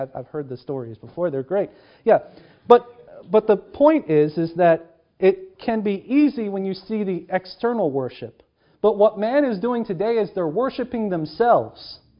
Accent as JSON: {"language": "English", "region": "Kentucky", "country": "United States", "said": "I'm from Kentucky. I know what it's like for the old timers to sit on their porch with a piece of wood and sit there and whittle."}